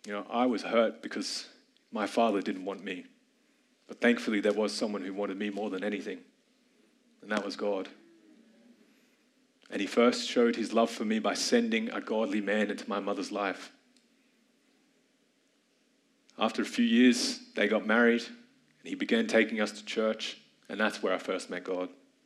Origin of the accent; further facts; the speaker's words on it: Brisbane, Queensland, Australia; born there; And I was born right here in Brisbane.